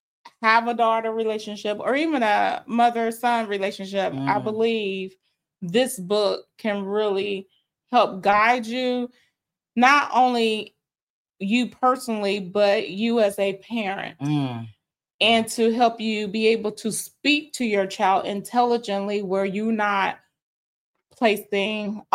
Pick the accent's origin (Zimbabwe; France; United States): United States; Cincinnati, Ohio; So originally I'm from Cincinnati, Ohio.